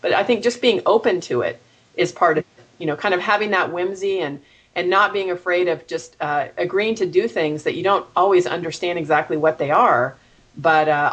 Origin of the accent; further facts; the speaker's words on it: Marin County, California, United States; I grew up in Marin County, California. Anybody who's familiar with the area knows that we are woo-woo people over there, right?